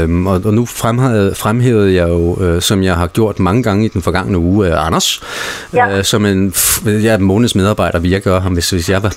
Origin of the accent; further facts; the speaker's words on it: Sabro, Central Denmark Region, Denmark; Altså nu er vi fra Sabro lidt længere ude